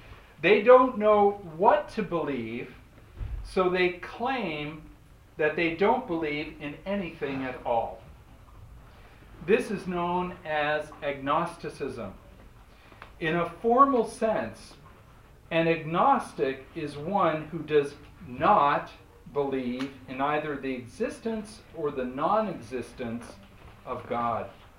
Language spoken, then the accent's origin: English; California, United States; now in Moscow, Russia; I'm an American from California. That's all the history you need to know.